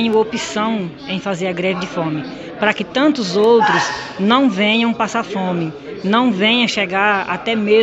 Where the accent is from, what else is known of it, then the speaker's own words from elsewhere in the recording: Rondônia, Brazil; sou mãe, sou avó e sou do estado de Rondônia.